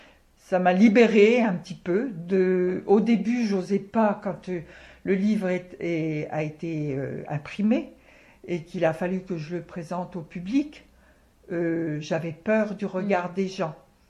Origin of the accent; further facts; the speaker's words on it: Auxerre, Bourgogne-Franche-Comté, France; Je suis originaire d'Auxerre, je suis née à Auxerre. Même si sur mes papiers d'identité, il y a marqué que je suis née à Avallon.